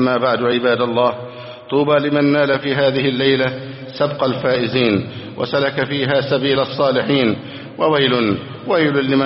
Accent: Egypt

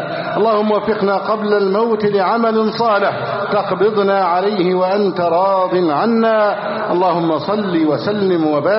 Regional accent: Egypt

